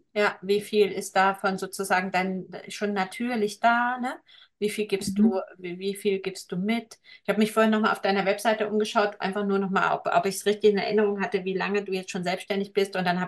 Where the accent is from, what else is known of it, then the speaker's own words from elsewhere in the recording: East Germany, Germany; Ich komme ja aus Ostdeutschland, da gab für mich keinen Gott, es gibt für mich keinen Glaube.